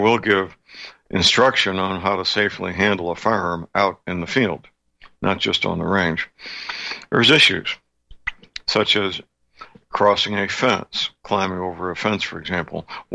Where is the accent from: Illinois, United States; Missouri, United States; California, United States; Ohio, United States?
Missouri, United States; I'll click on my home state, Missouri, here, and see what pops up.